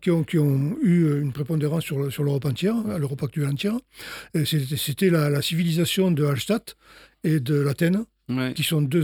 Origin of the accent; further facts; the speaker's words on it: Provence-Alpes-Côte d'Azur, France; on n'est pas seulement provençal. D'abord, on est français, pour commencer. Et puis, personnellement, je me sens proche des pays du pourtour méditerranéen